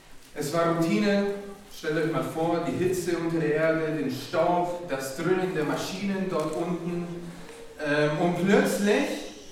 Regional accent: Chile; German is a second language; ich würde gerne eine Geschichte erzählen über mein Heimatland, Chile.

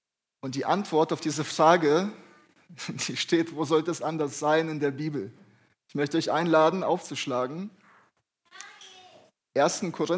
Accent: Lüneburg, Lower Saxony, Germany; Also wie gesagt, ich bin hier in Lüneburg aufgewachsen und ich hatte eine sehr gesegnete Zeit hier.

